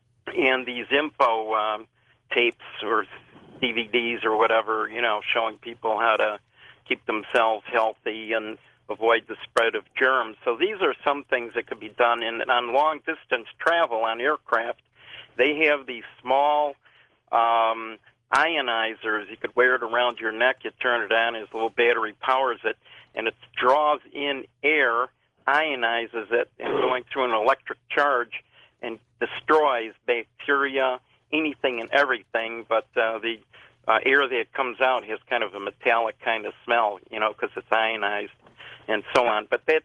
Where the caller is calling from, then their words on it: Chicago, Illinois, United States; Phoning from Chicago.